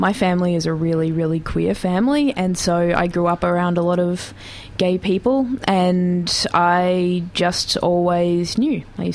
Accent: Geelong, Victoria, Australia; I grew up in Geelong, and when I was about 8

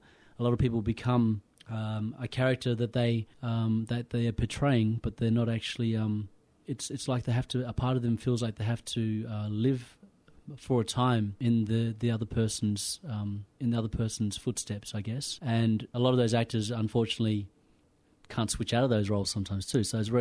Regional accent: Western Australia, Australia; now in Melbourne, Australia; And unfortunately, being from the Kimberleys, there's really not much, and the Pilbara, I can't forget that, because I was brought up in the Pilbara, but my roots come from the Kimberleys.

